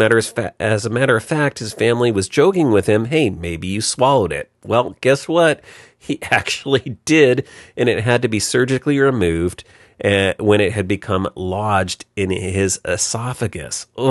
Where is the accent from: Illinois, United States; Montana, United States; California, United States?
California, United States; San Diego; Apple's map feature Look Around is finally available here in San Diego, in my hometown